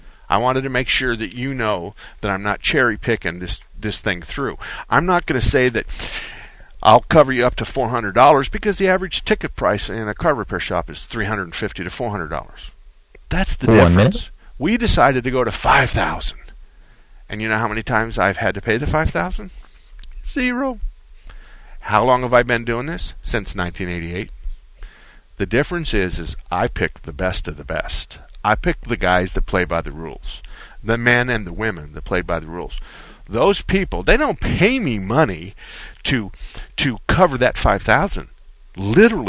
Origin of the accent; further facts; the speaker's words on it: Arizona, United States; And I've been around here all my life. I was born and raised in Arizona, so I'm going to be here for a while.